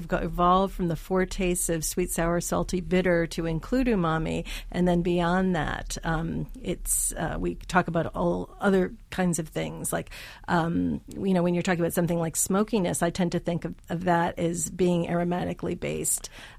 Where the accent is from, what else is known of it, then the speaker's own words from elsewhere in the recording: Michigan, United States; You know, I'm a Midwestern girl. I grew up outside of Detroit eating meat at least two or three times a day.